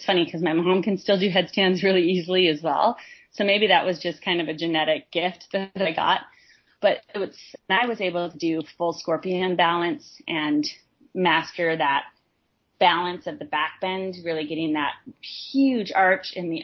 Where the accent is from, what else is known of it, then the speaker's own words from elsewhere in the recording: Idaho, United States; moved away as an adult; also born or lived in New York; I grew up out in Idaho and I'd always been dancer, theater person. And I moved to New York for NYU acting school.